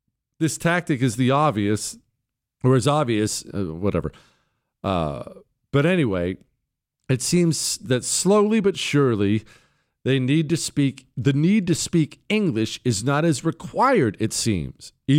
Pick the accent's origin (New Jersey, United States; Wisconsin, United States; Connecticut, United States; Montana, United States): Montana, United States; Bozeman; But you know, I grew up in Bozeman, Montana. When I went up to see my mom, I spent a month in Montana a little while ago this summer.